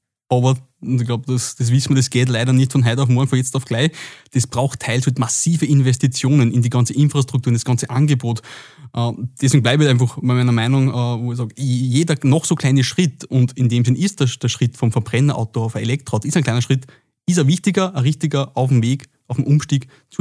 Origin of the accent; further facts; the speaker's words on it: Upper Austria, Austria; ich komme aus dem Müllviertel und wir haben da, wenn wir öffentlich in die Stadt fahren hätten wollen, ist der Bus einmal in der Stunde gefahren und einmal in der Stunde wieder retour.